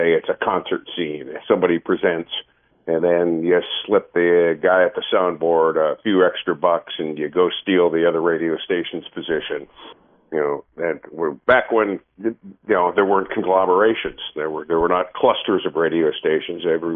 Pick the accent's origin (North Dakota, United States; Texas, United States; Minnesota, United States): North Dakota, United States; I grew up in North Dakota, so I would sit in my basement in the winter, and I was able to get all these AM Chicago radio stations.